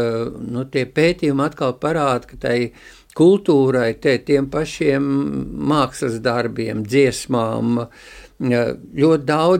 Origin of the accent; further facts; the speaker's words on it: Kuldīga, Kuldīga Municipality, Latvia; es nāku no Kurzemes, no Kuldīgas puses